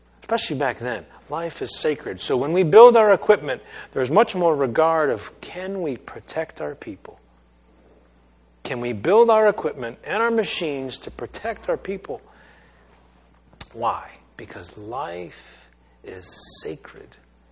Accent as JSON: {"language": "English", "region": "East Coast", "country": "United States", "said": "I'm from the East Coast, you know."}